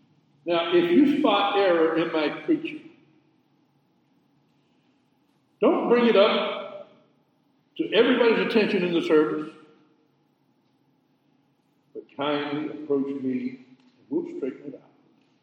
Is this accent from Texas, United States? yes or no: no; South Carolina, United States; a church down in South Carolina. I could name the church, but I'm not going to do it. It was in my hometown.